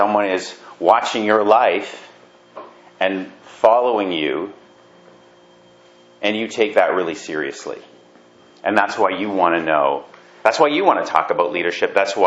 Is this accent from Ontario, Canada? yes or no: yes; Burlington, Ontario, Canada; I grew up in Burlington. I don't know if you knew that. I actually went to high school at Appleby and New. Back then it was called Lord Elgin.